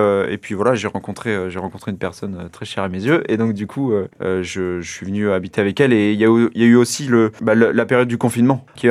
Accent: Pays de la Loire, France; also born or lived in Bordeaux / Paris; J'ai grandi en campagne, dans le Maine-et-Loire. J'ai fait mes études à Bordeaux et j'ai fini mes études à Paris

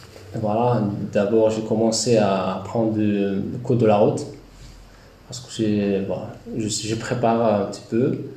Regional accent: Western Sahara; French is a second language; now in Aire-sur-l'Adour, France; je suis d'origine de Sahara occidental, c'est Sahraoui, donc apatride. Donc je suis arrivé ici en France en 2017, voilà, à Bordeaux, et après je suis venu ici à Aire-sur-l'Adour.

